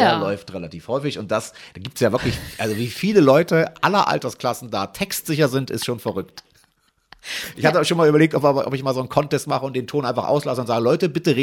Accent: Salzwedel, Saxony-Anhalt, Germany; also born or lived in Magdeburg; Ich bin in Magdeburg geboren und habe da die ersten 8 Jahre meines Lebens gelebt. Und dann sind wir umgezogen mit der Familie nach Salzwedel zu meinen Großeltern damals

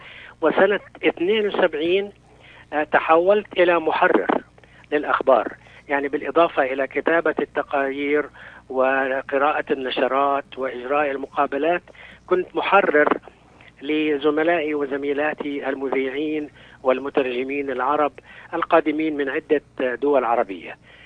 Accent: Jerusalem, Palestine; أنا من مواليد القدس، وبالتحديد من مواليد القدس القديمة. كنت محظوظا إذ ولدت على بعد أقل من 100 متر من المسجد الأقصى المبارك، وعلى بعد 300 متر من كنيسة القيامة. يعني أنا كنت محاط بالأديان العظيمة، وأمضيت طفولتي

